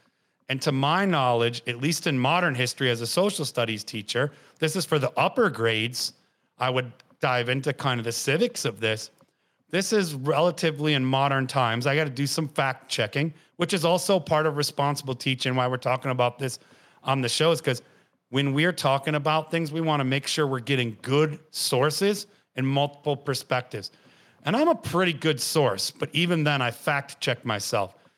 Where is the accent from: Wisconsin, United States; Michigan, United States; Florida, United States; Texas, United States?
Michigan, United States; Detroit; at least as a kid growing up in Detroit, I had recent memory of oral history